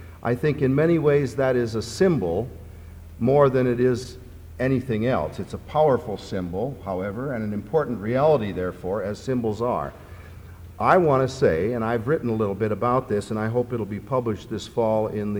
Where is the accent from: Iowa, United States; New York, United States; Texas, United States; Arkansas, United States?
Iowa, United States; I was born in 31, and I heard about it as a kid growing up in Iowa in a pastor's family.